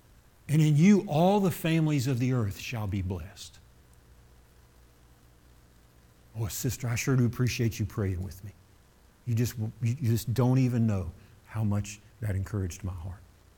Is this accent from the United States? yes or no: yes; Florida, United States; He's from Michigan, I'm from Florida. We met in the middle.